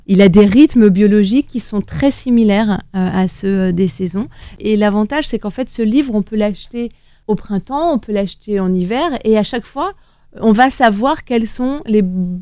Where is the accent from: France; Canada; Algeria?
France; Nantes, Pays de la Loire; moved away as an adult; now in Paris, France; Alors j'ai grandi à Nantes, et j'ai vécu à Nantes jusqu'à l'âge de 18 ans, où je suis arrivée à Paris pour me présenter à l'élection de Miss France, et puis ensuite j'ai jamais quitté Paris depuis.